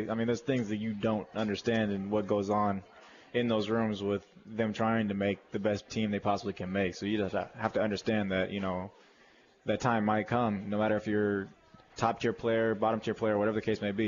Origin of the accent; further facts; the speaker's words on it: California, United States; I mean I've never been here because I'm from California.